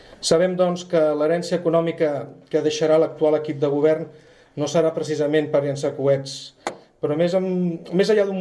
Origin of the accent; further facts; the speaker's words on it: Sitges, Catalonia, Spain; perquè nosaltres tan sols som gent de Sitges per Sitges.